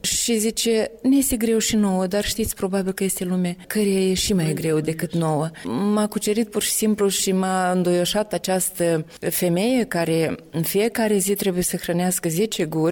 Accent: Soroca District, Moldova; satul meu de Baștină, parcă în Răunul Soroca, satul încet, încet, mi-e trist să zic că moare

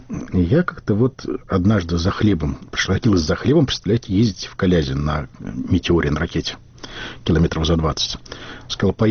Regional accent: Belarus; я польский язык знаю, я белорус

